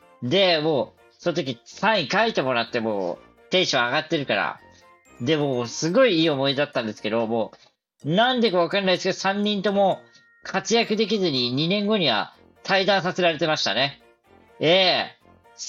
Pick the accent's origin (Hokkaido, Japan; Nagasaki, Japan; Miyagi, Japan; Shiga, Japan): Nagasaki, Japan; 僕は地元が長崎県なので